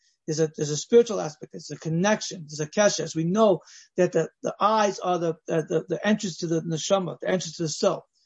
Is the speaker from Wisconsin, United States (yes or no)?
no; Los Angeles, California, United States; You see this by people that, you know, I grew up in Los Angeles.